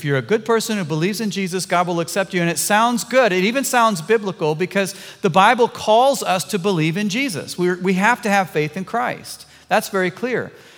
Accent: Missouri, United States; Like, we're from Missouri, Midwestern nice, like what's going on here?

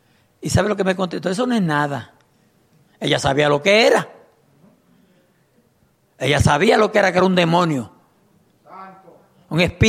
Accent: Puerto Rico; estaba cogiendo una foto de allá, de donde yo soy, en Puerto Rico.

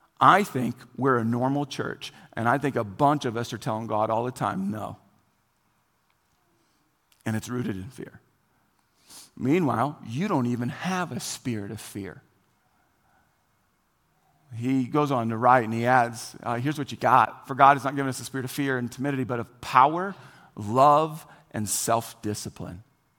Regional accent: Indiana, United States; and I grew up in Indiana. In Indiana, if you didn't know this, you're born with a basketball in your hand.

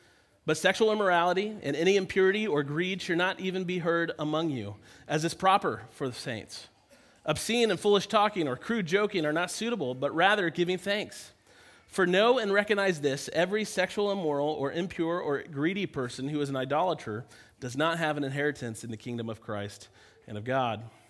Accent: Kansas City, United States; For me, growing up near Kansas City Royals was our team.

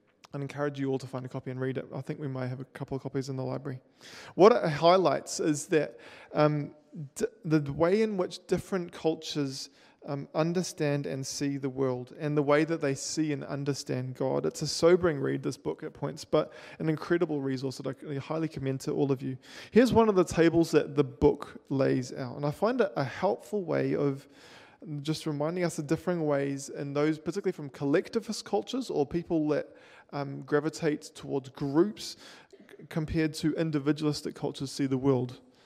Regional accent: New Zealand; I've never felt like I've had to choose between my identity as a New Zealander of European descent and my identity in Christ.

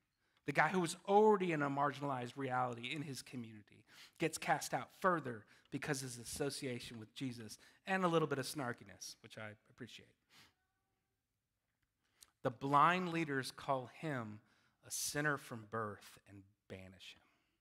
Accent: Germany; Her husband, my nono, Ettore, who I knew pretty well growing up in Germany and visiting along the line, lived a long life

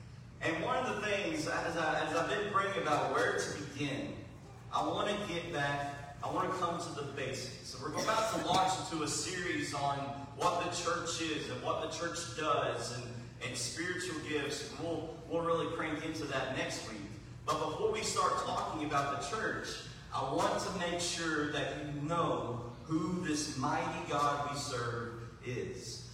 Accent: McKenzie, Tennessee, United States; I grew up in McKenzie.

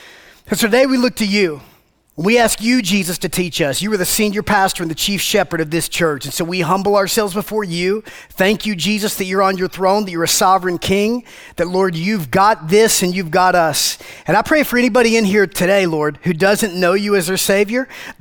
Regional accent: Macon, Georgia, United States; So we grew up in the same town, and where we grew up is both my wife and I, we're from Macon. We're from Macon, Georgia. Okay? A couple hours south of here from Macon, Georgia.

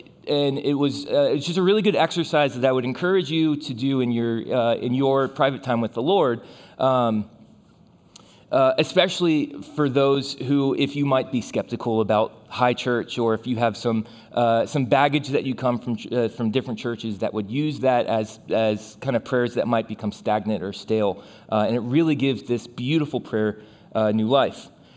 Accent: Florida, United States; also born or lived in India; I like to say that I'm originally from Florida. I went to school in Florida and came to the Triangle by way of India.

